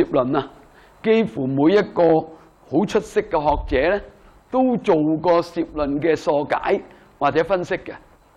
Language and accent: Chinese; China; 因为我们中国人呢做来做去就做